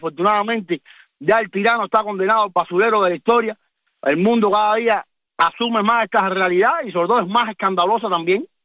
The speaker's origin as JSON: {"language": "Spanish", "town": "Valle Grande", "country": "Cuba", "moved": "as an adult", "said": "desde el año 2016 que yo salí de Valle Grande para acá, Cuba ha dado un cambio tan brusco en ese orden de cosas."}